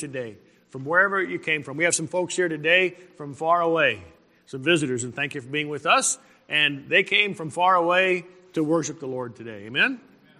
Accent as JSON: {"language": "English", "town": "Carlsbad", "region": "New Mexico", "country": "United States", "tie": "born or raised there", "said": "I remember when I was a boy, I grew up in Carlsbad, New Mexico. I was born in the late 1950s"}